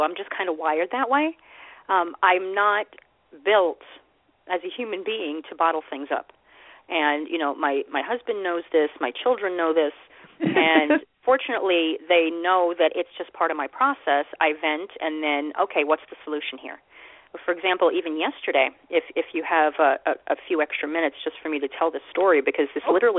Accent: New York City, New York, United States; you know, I'm a New Yorker, so, like, I'm used to everything fast, fast, fast.

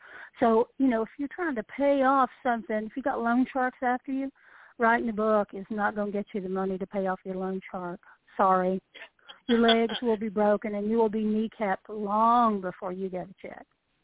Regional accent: the South, United States; and I'm a Southerner, so I'm especially guilty of this, polite at all costs.

